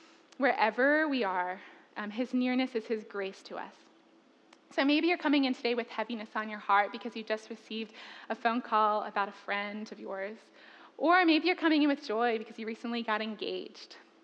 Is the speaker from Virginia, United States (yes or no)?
yes; Richmond, Virginia, United States; I grew up in Richmond, Virginia, and I still get to call Richmond home.